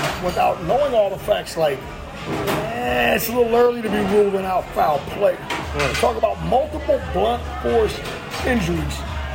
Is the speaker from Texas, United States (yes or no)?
yes; Texas, United States; also born or lived in Northeast; You see, we're both from Texas.